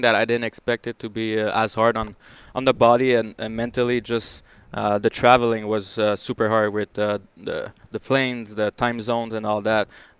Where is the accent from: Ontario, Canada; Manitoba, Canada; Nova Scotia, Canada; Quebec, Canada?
Quebec, Canada; first language French; English is a second language; I think we're from Quebec, obviously. We're French-speaking and all that.